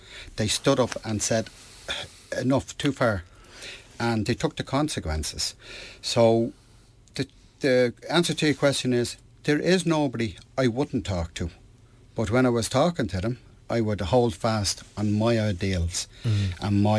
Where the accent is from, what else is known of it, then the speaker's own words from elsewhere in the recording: Ireland; I'm Irish. I'm Irish first, European second. I've no problem being European, but I'm Irish first, and I'm proud.